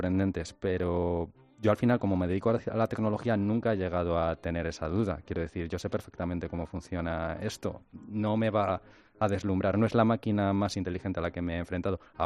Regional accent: Spain; now in Madrid, Spain; yo soy español y vivo en Madrid

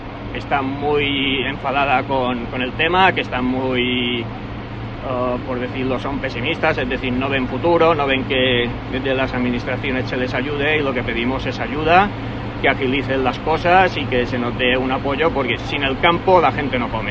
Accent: Calvià, Balearic Islands, Spain; Somos del municipio de Calviá, llamada atención, porque Calviá es un municipio turístico, pero también hay agricultura, y somos de Calviá

